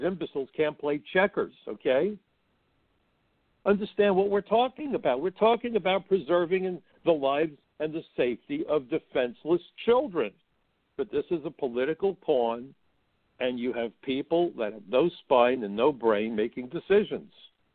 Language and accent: English; the North, United States; I never understood it, but, you know, I'm from the North.